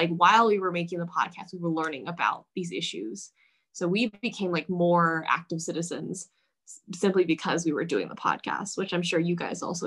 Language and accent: English; Richmond, Virginia, United States; Hi everyone … I'm from Richmond, Virginia, and yeah, I'm really excited to be on the podcast today.